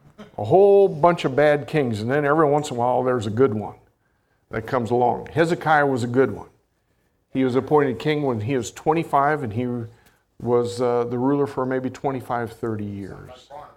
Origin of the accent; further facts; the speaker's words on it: Hillsboro, Kansas, United States; Now, in my house growing up in Hillsboro, Kansas, I don't know how many of the homes did it, but our home did it.